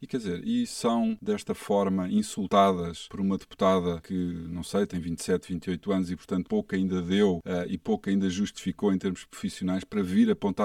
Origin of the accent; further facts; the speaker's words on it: Portugal; que mais me choca enquanto português